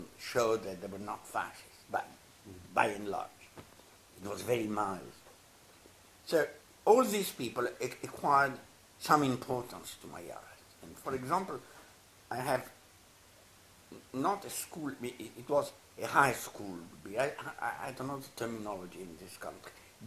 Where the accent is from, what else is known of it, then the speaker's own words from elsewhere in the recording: Italy; English is a second language; No, in Italy it was 6 at that time.